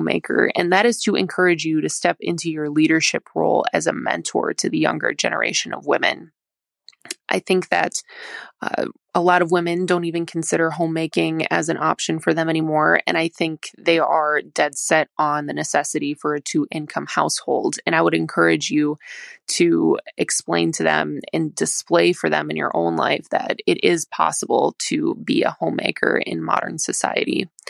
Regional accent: Wisconsin, United States; I'm from Wisconsin

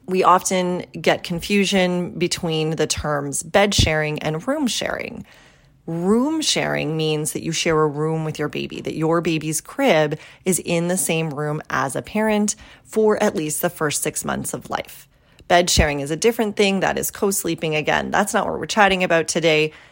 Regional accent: Canada; what the American Academy of Pediatrics in the United States and Health Canada in my home country of Canada guide families on

